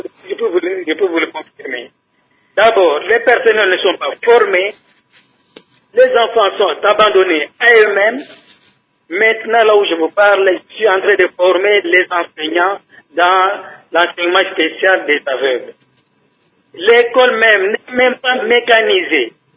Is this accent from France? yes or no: no; Kikwit, Kwilu, DR Congo; qu'ils enseignent chez nous à Botamon, à Kikwite